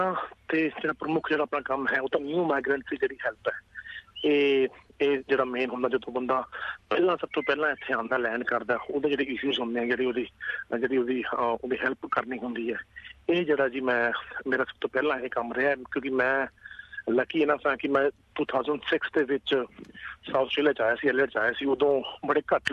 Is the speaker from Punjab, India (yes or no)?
no; Chandigarh, India; ਮੈਂ ਪਿੱਛੋਂ ਜੀ ਚੰਡੀਗੜ੍ਹ ਤੋਂ ਬਿਲੋਂਗ ਕਰਦਾ